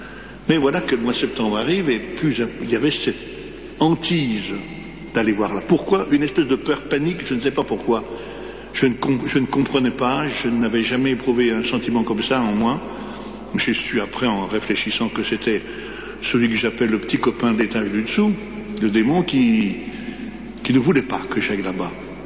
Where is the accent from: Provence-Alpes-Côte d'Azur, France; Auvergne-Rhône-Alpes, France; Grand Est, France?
Auvergne-Rhône-Alpes, France; Annecy; je rentre dans ma Savoie natale, je suis d'Annecy. le plus beau pays du monde, le plus beau lac de France.